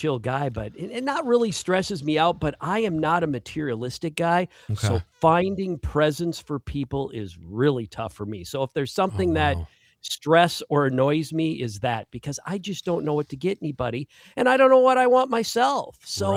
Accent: Minnesota, United States; I'm from Minnesota, central Minnesota, in the Brainerd Lakes area, west of Duluth and north of Minneapolis.

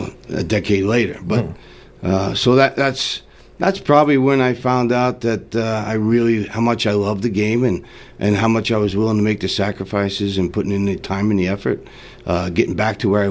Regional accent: Long Island, New York, United States; I am from Long Island, New York.

